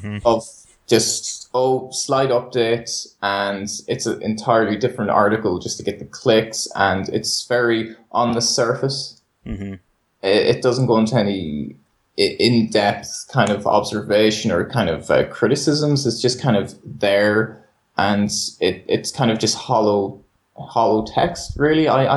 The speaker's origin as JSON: {"language": "English", "country": "Ireland", "accent": "Irish", "said": "as an Irishman, if anyone's listening, you can probably tell that I've that exotic accent."}